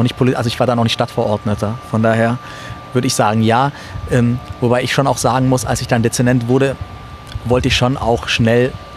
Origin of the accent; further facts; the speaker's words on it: Ulm, Baden-Württemberg, Germany; ich bin ja in Ulm aufgewachsen und für mich ist Ulm schon auch immer irgendwie noch Heimat, weil dort mein Freundeskreis ist.